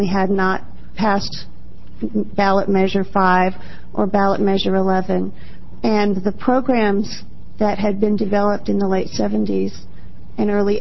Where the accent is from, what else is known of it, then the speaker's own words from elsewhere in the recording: Eugene, Oregon, United States; And I'm from Eugene, Oregon.